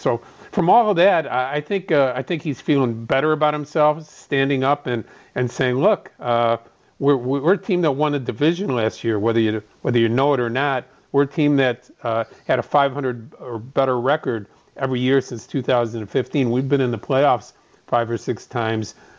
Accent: Chicago, Illinois, United States; it makes me feel good as a Chicagoan that their fan base can feel good about their team

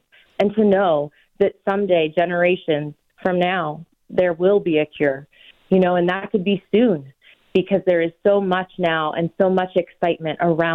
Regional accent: Blairsville, Pennsylvania, United States; I grew up in Blairsville, Pennsylvania, so right outside the city, about an hour, and about 3,500 people.

